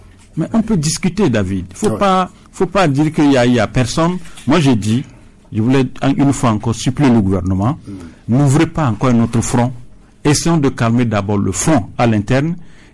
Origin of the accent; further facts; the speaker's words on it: Togo; Mais nous sommes des Togolais. Pourquoi entre Togolais, on ne peut pas se parler?